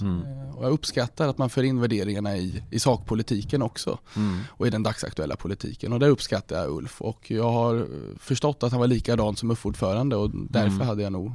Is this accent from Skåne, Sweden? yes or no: no; Finspång, Östergötland, Sweden; now in Linköping, Sweden; för jag är ju ursprungligen utanför Reimer från Karlbo, innan jag flyttade hit till Linköping för studier.